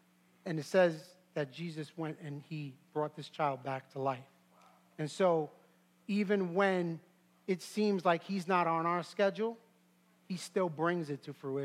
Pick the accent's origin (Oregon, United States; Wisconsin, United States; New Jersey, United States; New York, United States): New York, United States; Brooklyn; You know, many of you know I grew up in East New York. I grew up in Brooklyn.